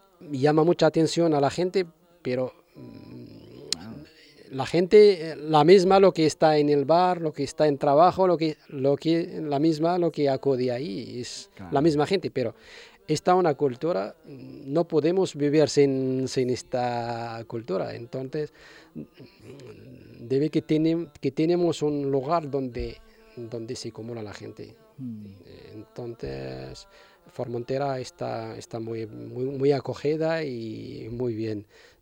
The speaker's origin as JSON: {"language": "Spanish", "country": "Morocco", "second_language": "Spanish", "moved": "yes", "lives_now": "Spain", "said": "Yo en España no conozco nada de España, vengo de Marruecos aquí directamente."}